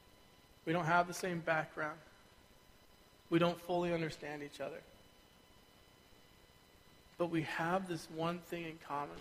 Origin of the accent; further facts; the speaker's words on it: United States; which my wife loved to throw back at me all the time growing up in the States.